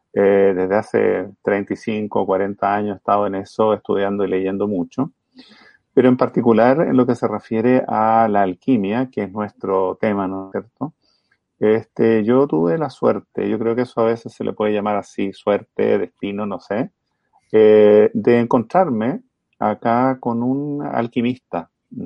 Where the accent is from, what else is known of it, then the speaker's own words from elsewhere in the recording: Chile; yo estoy en Chile, soy chileno, a lo mejor por el acento ya se empieza a notar.